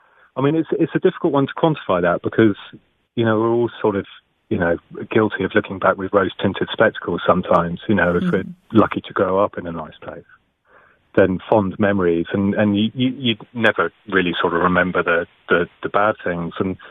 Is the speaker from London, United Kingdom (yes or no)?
no; South East England, United Kingdom; I grew up in the New Forest, and but I haven't lived there for many years.